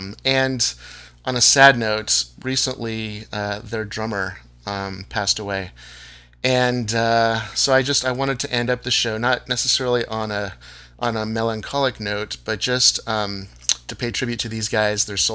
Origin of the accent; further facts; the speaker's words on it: Merced, California, United States; I grew up in a small town called Merced that even some people here in the Bay Area don't really know where Merced is. It's halfway between Modesto and Fresno